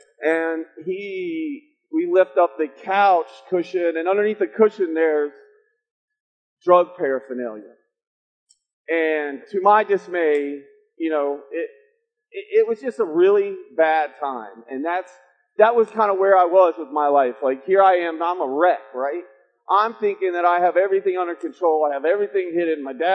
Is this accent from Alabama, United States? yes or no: no; Indianapolis, Indiana, United States; I went to a really a prep school in Indianapolis, where I'm from. I'm from Indianapolis.